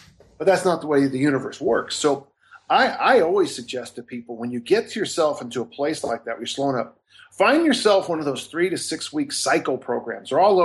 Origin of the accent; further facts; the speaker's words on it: California, United States; And then I grew up in California, so we have our own version of huge games.